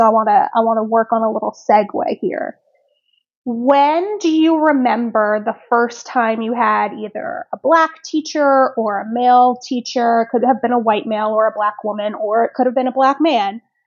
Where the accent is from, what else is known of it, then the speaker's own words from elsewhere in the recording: Maryland, United States; I grew up in Prince George's County public schools. And for those of you not familiar, Prince George's County is like one of the most diverse school districts and counties. Like, I don't know anywhere, but like certainly in the state of Maryland.